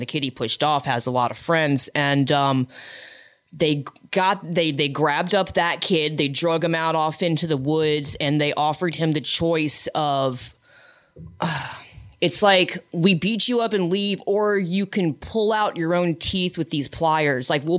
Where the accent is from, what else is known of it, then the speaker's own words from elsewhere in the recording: Memphis, Tennessee, United States; Memphis, Tennessee.